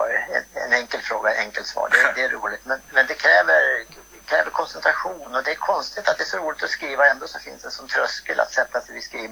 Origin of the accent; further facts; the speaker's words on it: Härnösand, Västernorrland County, Sweden; Jag kommer från Norrland. Härnösand, min hemstad.